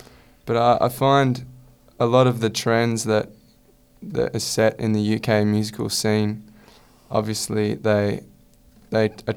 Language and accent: English; Australia; I think being Australian, where I'm from